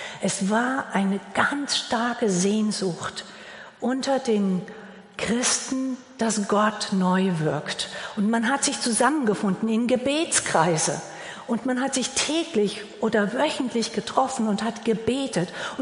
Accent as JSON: {"language": "German", "town": "Herzhausen", "region": "Hesse", "country": "Germany", "tie": "born or raised there", "said": "Ich komme aus dem hessischen Hinterland, Marburger Gegend, Marburg, Biedenkopf, Gladenbach."}